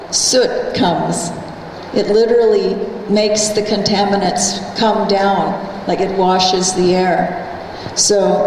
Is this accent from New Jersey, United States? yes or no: no; Hawaii, United States; also born or lived in New York / Los Angeles; I lived in New York at the time, which was something because I was born and raised in Hawaii, so I never thought I would ever move to Los Angeles